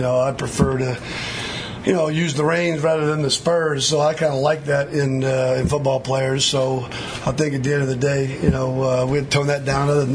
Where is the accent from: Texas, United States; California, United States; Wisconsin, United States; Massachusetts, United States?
California, United States; San Diego; Well, I knew of Junior only being because I grew up in San Diego.